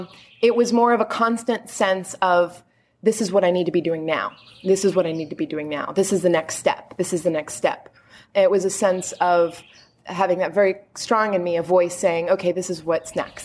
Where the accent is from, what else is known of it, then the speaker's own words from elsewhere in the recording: Washington, District of Columbia, United States; now in Brazil; But I grew up in Washington, D.C., and I was an activist.